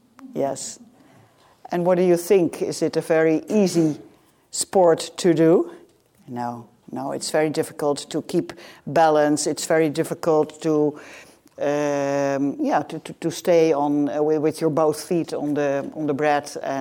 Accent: Netherlands; I'm from Holland, from the middle of Holland.

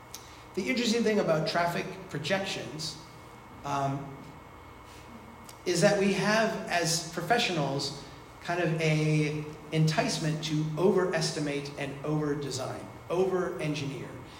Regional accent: Minnesota, United States; now in Florida, United States; I'm from Minnesota, also very flat

